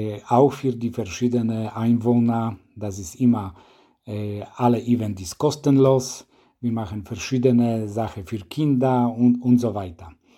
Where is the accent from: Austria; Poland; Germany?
Poland; German is a second language; Bei uns in Polen dieses Wochenende ist auch die erste Wochenende, wo startet Sommerferien.